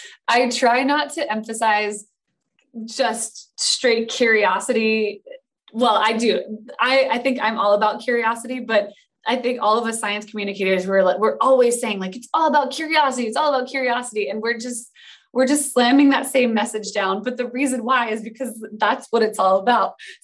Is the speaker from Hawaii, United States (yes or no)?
yes; Hawaii, United States; So thinking back to when I was a kid, I grew up in Hawaii.